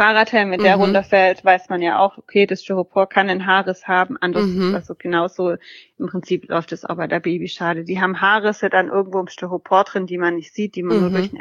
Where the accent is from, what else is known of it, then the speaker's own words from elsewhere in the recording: Esslingen, Baden-Württemberg, Germany; also ich komme ja aus Esslingen